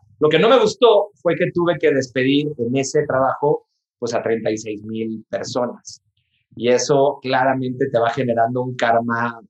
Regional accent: Mexico; en mi país, en México

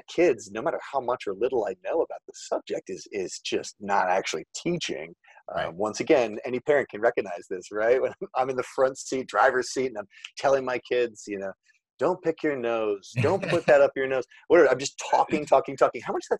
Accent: Baltimore, Maryland, United States; So I think about Baltimore, my hometown, and the amazing job the Enoch Pratt Library and other nonprofits have done to offer sort of mobile tethering and hotspot areas

